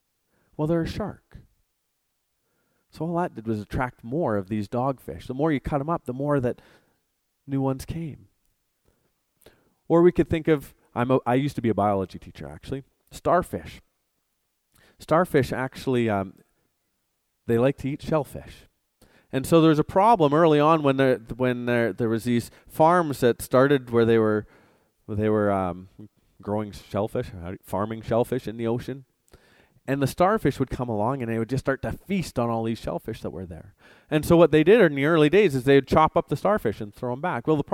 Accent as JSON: {"language": "English", "town": "Campbell River", "region": "British Columbia", "country": "Canada", "tie": "born or raised there", "said": "I grew up on Vancouver Island. Small town called Campbell River. It's a fishing town. It was a wonderful place to go out on the water and cast your line, and often called the salmon capital of the world."}